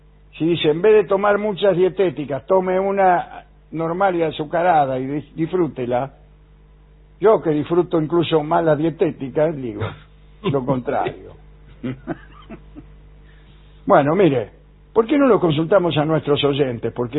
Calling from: Buenos Aires, Argentina; de Barracas.

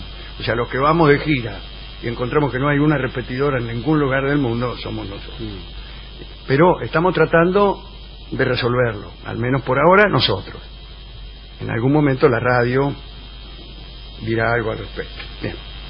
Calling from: San Martín de los Andes, Neuquén, Argentina; de San Martín de los Andes, que estuve en San Rafael el día del granizo, visitando a mi hija

